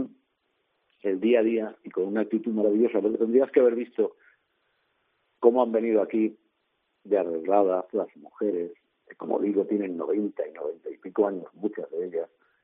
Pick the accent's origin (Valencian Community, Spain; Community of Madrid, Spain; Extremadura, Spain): Valencian Community, Spain; moved away as an adult; now in Ávila, Spain; Yo el año pasado me vine a vivir a Ávila, en lo que cuando lo cuento aquí llaman el viaje inverso, ¿no? Porque yo soy valenciano y digo, me he venido a vivir a Ávila por voluntad propia